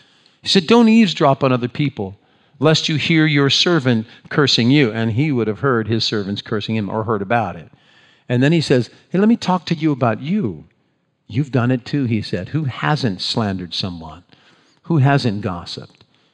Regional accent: Ohio, United States; But when I was a kid growing up in Ohio, let me tell you about phones before we had these.

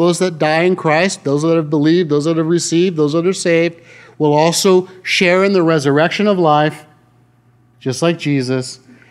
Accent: Huntington Beach, California, United States; also born or lived in United Kingdom; I'm born and raised in Huntington Beach. What do I know? I just know Huntington Beach.

